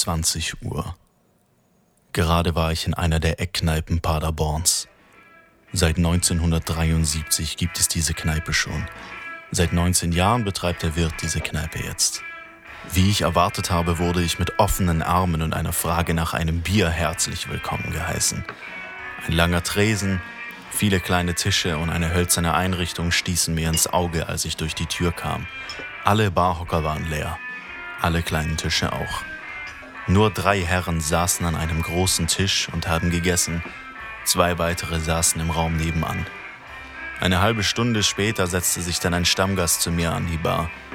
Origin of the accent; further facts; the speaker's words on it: Baden-Württemberg, Germany; Mein Heimatort ist eine Kleinstadt in Baden-Württemberg. Ein ländliches, ruhiges und familiäres Städtchen.